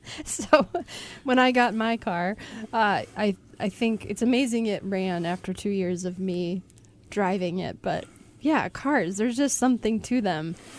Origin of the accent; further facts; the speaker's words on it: Michigan, United States; as a teenager, I didn't know how cool it was that I grew up on M22 in Leelanau County.